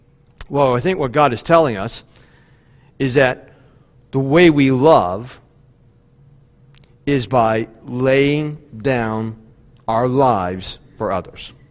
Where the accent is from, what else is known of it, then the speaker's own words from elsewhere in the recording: West Virginia, United States; I am from West Virginia. I talk about being a hillbilly.